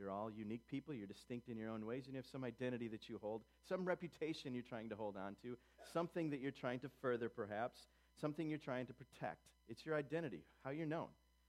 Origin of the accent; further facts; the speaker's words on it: United States; Okay, yeah, I'm American, I'm a guy, but what?